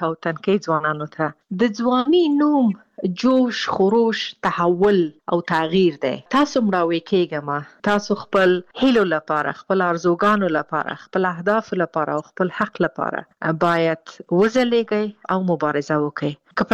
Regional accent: Afghanistan; زه د افغانستان نه باندې یم زه ورځې شمیرم چې زه بیرته کله خپل ملک ته ځم

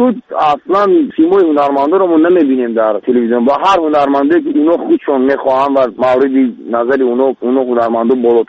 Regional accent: Tajikistan; در همین تاجیکستان ما چقدر لحجه هست

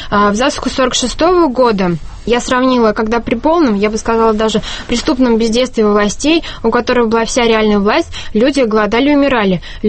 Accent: Yelniki, Mordovia, Russia; Да, я из Мордовии, из села Ельники.

